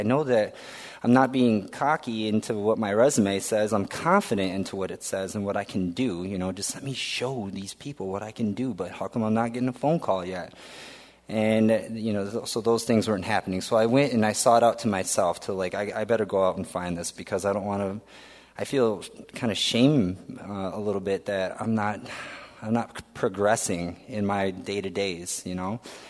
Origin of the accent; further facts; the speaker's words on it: Caro, Michigan, United States; I'm a small-town person, too. I'm from Caro